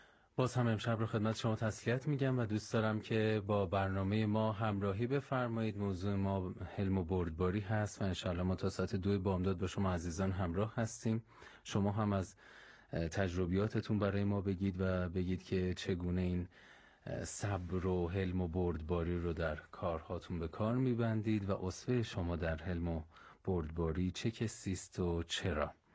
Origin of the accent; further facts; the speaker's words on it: Yazd, Iran; باز ما شما عزیزان رو در شهر خودمون یزد در استانمون پذیرا باشیم.